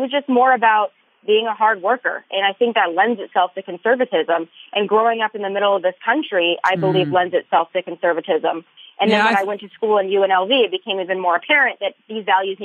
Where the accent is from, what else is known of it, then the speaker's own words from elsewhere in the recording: South Dakota, United States; Well, I'm from South Dakota, so I'm one of those forgotten Americans, the silent majority in the middle